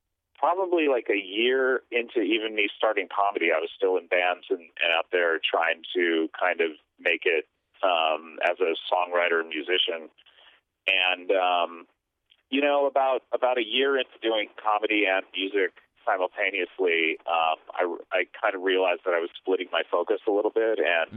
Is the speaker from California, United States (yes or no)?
yes; California, United States; I mean, we grew up in Orange County, which is about 45 minutes south of Hollywood.